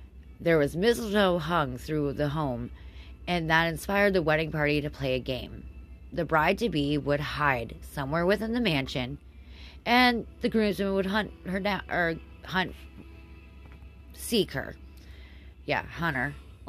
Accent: Pennsylvania, United States; For story number 4, we are going to my home state. The Hotel Bethlehem in Bethlehem, PA

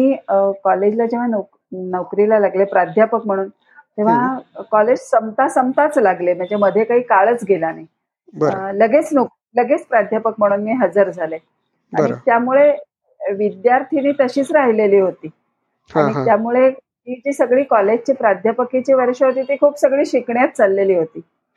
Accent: Wai, Maharashtra, India; आणि वाईला माझं माहेर

